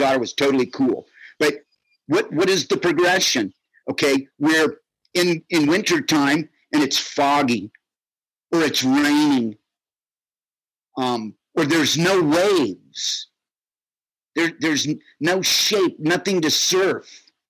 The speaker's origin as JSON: {"language": "English", "town": "Hermosa Beach", "region": "California", "country": "United States", "tie": "born or raised there", "said": "And Wasted, basically, is just my history of growing up in Hermosa Beach in the South Bay."}